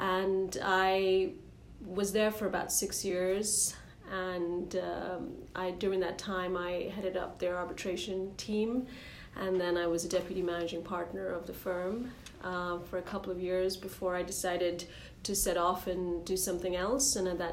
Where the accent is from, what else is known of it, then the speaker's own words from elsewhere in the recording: Colombo, Western Province, Sri Lanka; now in Singapore; I'm originally from Sri Lanka, and I live currently in Singapore, and I have lived in Singapore for about 15 years. I grew up in Colombo during the Civil War in Sri Lanka